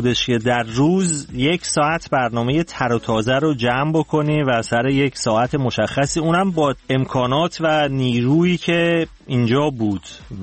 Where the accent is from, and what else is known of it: Tehran, Tehran Province, Iran; born there